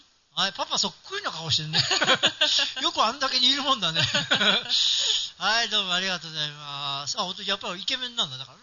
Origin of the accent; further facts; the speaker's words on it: Mie, Japan; そう、三重県の伊勢志摩の出身なんですけど